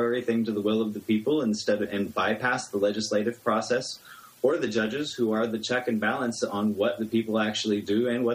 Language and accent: English; Indiana, United States; I mean, we're both here from Indiana, so we know how hard it is to amend our constitution.